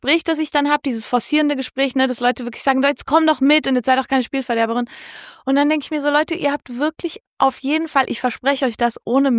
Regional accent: Valais, Switzerland; moved away; Genau, das war im Wallis, war echt so ein Schattendorf.

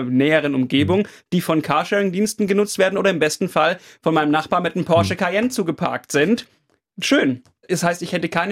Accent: Stuttgart, Baden-Württemberg, Germany; Ich habe einen Verbrenner, einen Diesel als Stuttgarter.

